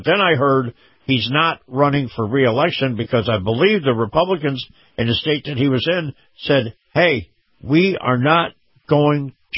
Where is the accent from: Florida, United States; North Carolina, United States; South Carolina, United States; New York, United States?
Florida, United States; The only thing they're going to do in my home state of Florida